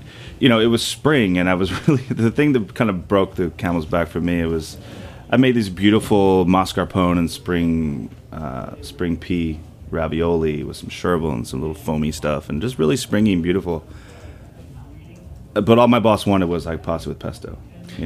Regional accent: the South, United States; because I'm from the South and I spent a lot of time down there

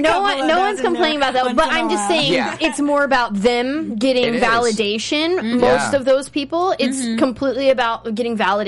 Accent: Pennsylvania, United States; Pennsylvania.

